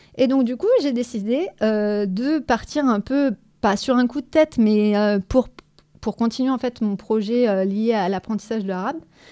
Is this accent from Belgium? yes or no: no; northern France, France; moved away as an adult; now in Marseille, France; moi, j'ai 33 ans. À la base, je viens du nord de la France, donc pas marseillaise de naissance, mais plutôt marseillaise de cœur. Et moi, j'ai découvert Marseille quand j'avais 18 ans. En fait, je suis venue ici pour mes études.